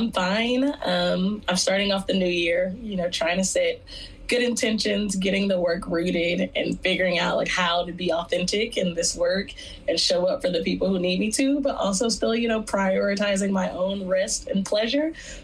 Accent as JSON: {"language": "English", "region": "the South", "country": "United States", "tie": "born or raised there", "said": "But yeah, growing up in the Bible Belt is a very unique experience"}